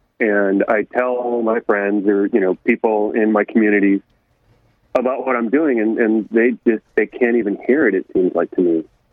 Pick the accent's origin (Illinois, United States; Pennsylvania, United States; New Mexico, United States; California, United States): California, United States; Los Altos; As you said, I grew up in Silicon Valley pretty much. I born in El Camino Hospital, lived in Los Altos, went to school.